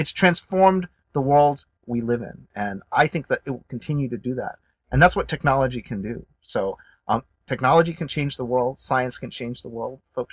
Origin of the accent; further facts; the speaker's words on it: Alabama, United States; also born or lived in Tennessee; Well, I was born in Tennessee, and I grew up in Alabama, and I went to school in Boston.